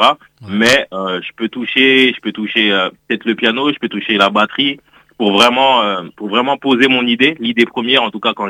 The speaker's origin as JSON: {"language": "French", "country": "Haiti", "said": "Bah, depuis que je suis né, je vais à l'église. Et ça veut dire que nous, tu as vu les Haïtiens, parce que je suis Haïtien."}